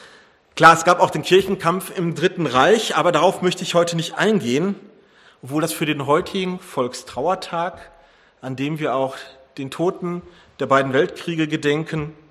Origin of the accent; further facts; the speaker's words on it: Wuppertal, North Rhine-Westphalia, Germany; in meiner Heimatgemeinde in Sonnborn ordiniert worden bin, als ich die Rechte bekam, in der evangelischen Kirche Gottesdienste zu feiern